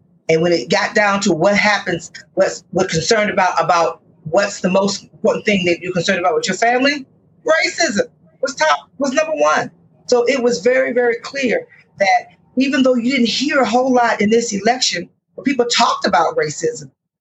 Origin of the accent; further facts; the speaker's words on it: Florida, United States; The reality that I'm from Florida, born and raised